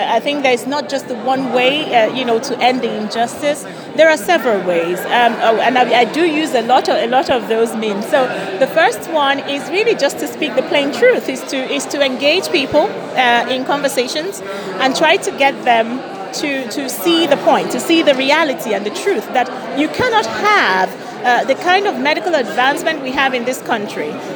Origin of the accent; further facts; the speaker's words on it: Nigeria; I come from Nigeria, as you mentioned earlier, and growing up in Nigeria, I actually didn't realize that abortion was legal in any part of the world